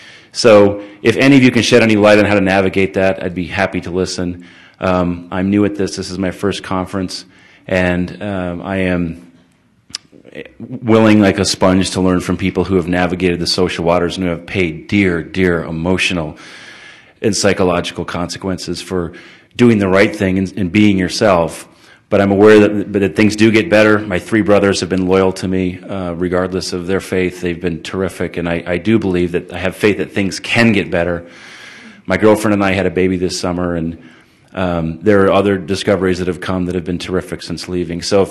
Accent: Hartford, Connecticut, United States; I grew up in Hartford, Connecticut.

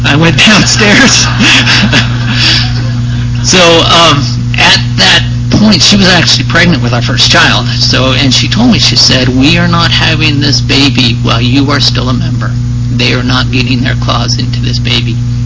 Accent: Scottsdale, Arizona, United States; I am from Scottsdale, Arizona, and I was prompted to get up here.

